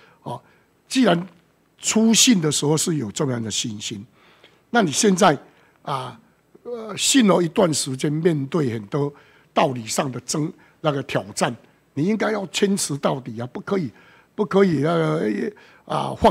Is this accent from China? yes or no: no; Taiwan; 那好像我们台湾人说